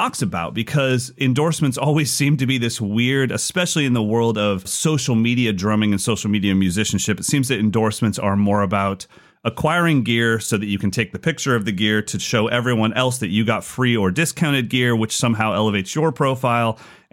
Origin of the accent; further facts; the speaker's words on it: United Kingdom; I'm British.